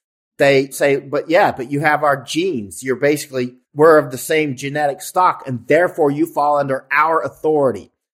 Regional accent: United States; My family started coming to America in 1609. I'm not British. I'm American.

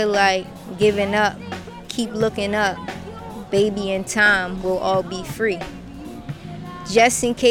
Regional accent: Baltimore, Maryland, United States; I'm from West Baltimore, a lot of my music is rooted in West Baltimore.

